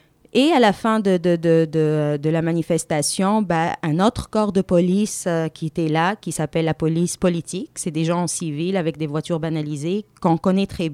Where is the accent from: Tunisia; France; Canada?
Tunisia; parce que moi, je viens de la Tunisie.